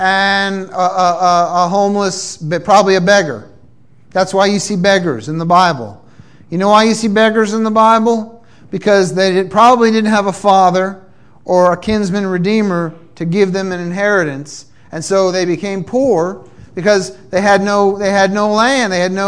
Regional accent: Massachusetts, United States; I'm from Massachusetts, but I got here as quick as I could.

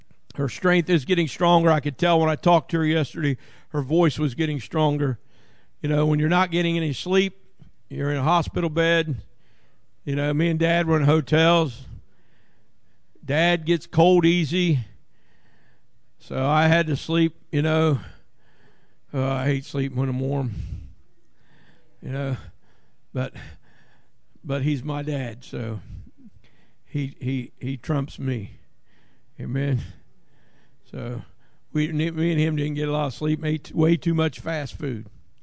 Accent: Ohio, United States; I'm a redneck from Southern Ohio, so I'm not exactly sure how I'm going to fit in down there.

